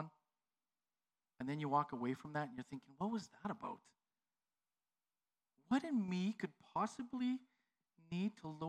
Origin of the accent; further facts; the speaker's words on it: Calgary, Alberta, Canada; I grew up in Calgary. There's over 1 million people.